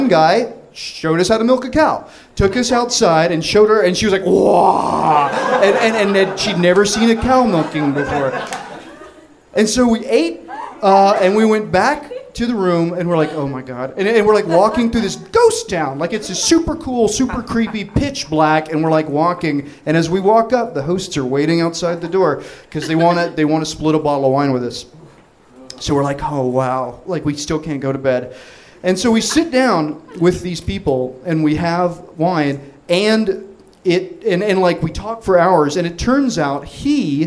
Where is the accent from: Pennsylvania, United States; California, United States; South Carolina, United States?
California, United States; Los Angeles; And like, yeah, we're from LA. And this is my wife. She's from Seoul, Korea.